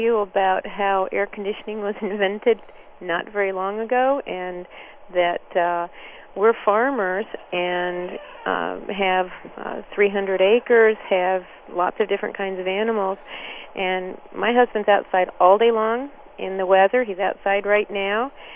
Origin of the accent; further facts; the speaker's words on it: Michigan, United States; now in Ann Arbor, United States; I'm from Michigan, so I love the heat.